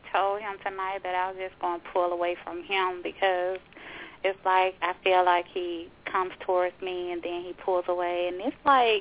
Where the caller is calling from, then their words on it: Florida, United States; I'm in Florida.